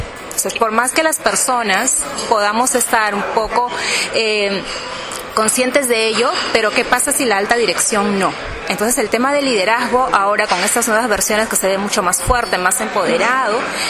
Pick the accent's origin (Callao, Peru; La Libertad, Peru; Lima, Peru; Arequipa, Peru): Lima, Peru; yo vengo desde Lima, Perú